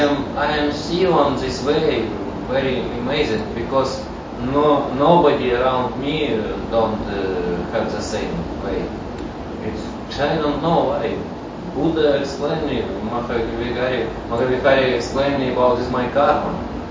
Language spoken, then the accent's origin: English; Rostov-on-Don, Rostov Oblast, Russia; born there; English is a second language; But I was born in South Russia.